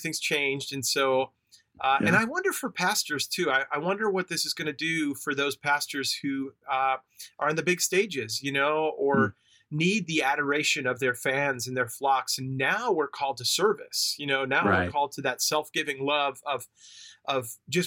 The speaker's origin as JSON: {"language": "English", "town": "Long Island", "region": "New York", "country": "United States", "tie": "born or raised there", "accent": "New York", "said": "I grew up on Long Island, New York. In fact, I used to have a nice thick New York accent, but that's gone away over the years."}